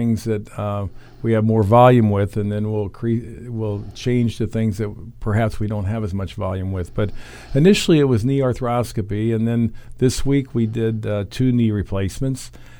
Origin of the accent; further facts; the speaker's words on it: Indianapolis, Indiana, United States; now in Rushville, United States; I retired from the military as a colonel and moved back to Indianapolis, which was my hometown, and worked at Noblesville at Riverview for 20 years. Now I'm down here for hopefully a longer stint than that, maybe, in Rushville.